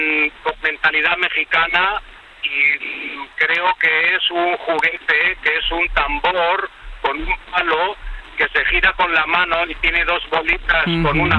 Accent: Madrid, Community of Madrid, Spain; also born or lived in Bilbao; now in Los Angeles, United States; No, yo soy nacido en Bilbao y criado en Madrid.

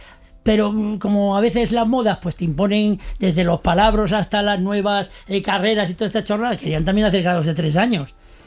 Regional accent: Spain; porque yo soy español y tengo un idioma español asentado en mi

